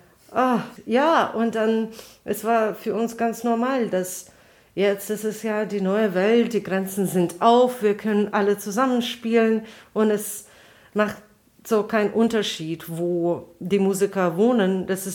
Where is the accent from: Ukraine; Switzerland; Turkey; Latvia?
Latvia; Riga; German is a second language; now in Berlin, Germany; Ich komme aus Riga, Lettland und wohne zurzeit in Berlin.